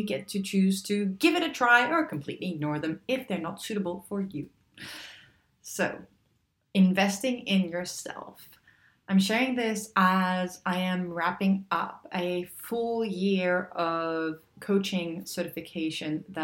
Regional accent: Hong Kong; growing up in Hong Kong and then traveling a little bit in Southeast Asia and back and forth from Asia into Europe as well.

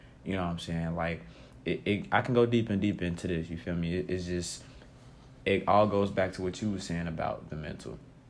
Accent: Chicago, Illinois, United States; I'm from Chicago, Illinois, Southside, of course.

